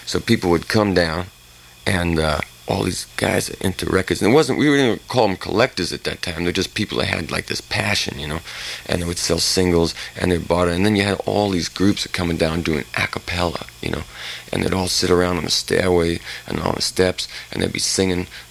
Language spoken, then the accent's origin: English; Bronx, New York, United States; I remember growing up in the Bronx, what we used to do is we used to take the train down to 42nd Street.